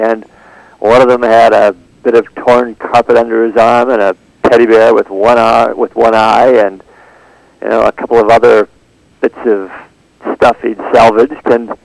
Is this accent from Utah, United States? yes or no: no; Michigan, United States; also born or lived in New York; I come from the Midwest. I spent a lot of time in Michigan and upstate New York. That's where I grew up.